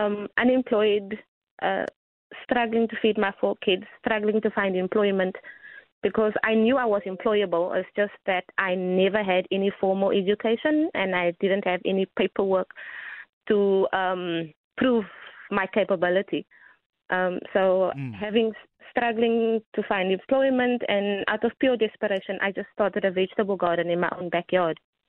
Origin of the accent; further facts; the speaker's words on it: Cape Town, Western Cape, South Africa; I'm from Hanover Park on the Cape Flats.